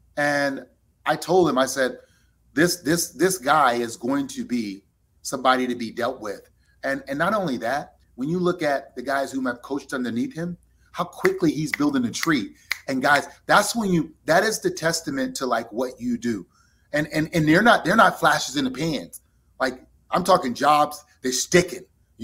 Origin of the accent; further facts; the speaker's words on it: New Orleans, Louisiana, United States; also born or lived in San Diego; growing up in New Orleans, living in San Diego, you didn't experience winter.